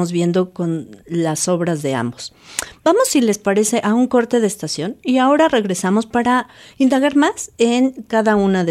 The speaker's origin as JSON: {"language": "Spanish", "country": "Mexico", "said": "esa llaga que como mexicanos tenemos."}